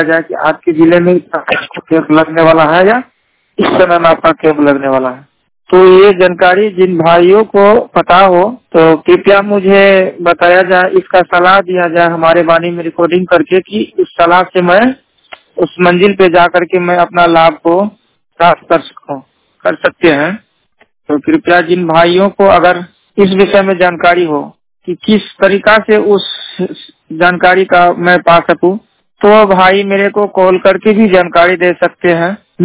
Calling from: Madhepura, Bihar, India; Blind, जिला मधेपुरा, मधेपुरा बिहार से बात कर रहे हैं।

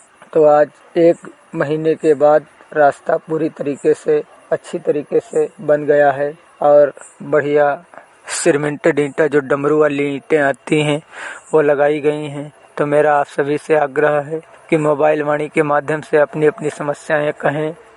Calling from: Lakhimpur Kheri, Uttar Pradesh, India; Mobile वाणी लखीमपुर खीरी से।

